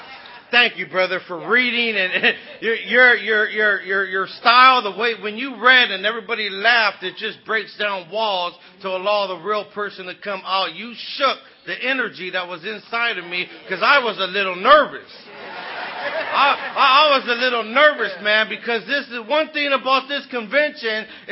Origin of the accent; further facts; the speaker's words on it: Los Angeles, California, United States; now in New York City, United States; I'm from East L.A. I was born and raised in East L.A. I live out here on the East Coast now. I live in New York City.